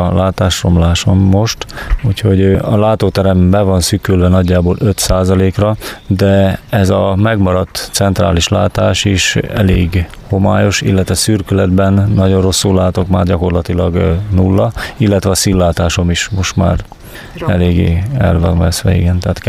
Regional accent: Császár, Komárom-Esztergom, Hungary; Én Császárról, Komárom megyéből, a Vértes alján levő kis településhez, ahol nem kell nagy emelkedőket megmászni, bár egy kicsit dombosabb a terület, mint itt

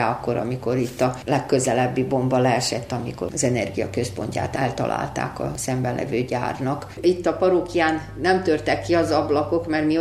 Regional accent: Subotica, Vojvodina, Serbia; Tudják azt, hogy mi ugye Szabadkáról jöttünk, én magyar középiskolába, magyar gimnáziumba jártam.

